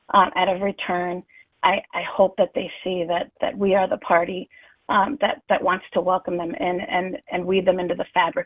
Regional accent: Wisconsin, United States; accent: Wisconsin; to hear my Wisconsin accent, to know that I'm in the state like they are.

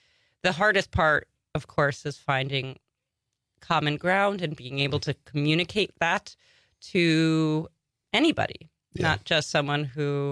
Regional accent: Long Island, New York, United States; I'm from Long Island originally.

